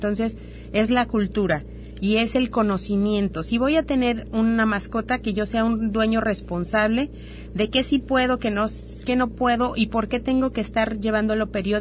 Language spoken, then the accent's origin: Spanish; Guadalajara, Jalisco, Mexico; now in Puerto Vallarta, Mexico; aquí en Puerto Vallarta no tenemos una facultad de medicina veterinaria como los que venimos de Ciudad de Guadalajara.